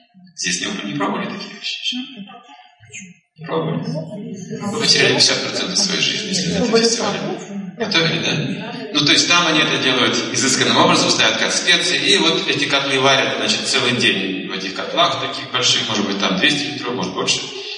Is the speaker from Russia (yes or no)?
yes; Russia; Я говорю, я из России.